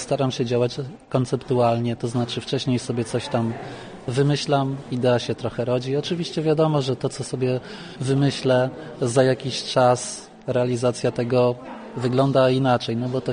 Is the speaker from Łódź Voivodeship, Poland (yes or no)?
yes; Łódź, Łódź Voivodeship, Poland; jestem z Łodzi. To jest to miasto industrialne.